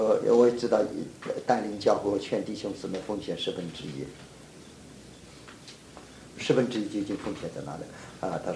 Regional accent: China; 所以我们中国人呢，这个讣告的时候父亲死了，这个讣文怎么写啊？

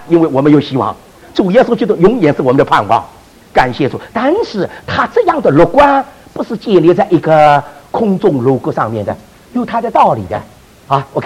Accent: Shanghai, China; 我们上海人喜欢骂啊，我们上海的父母有的时候骂那个孩子

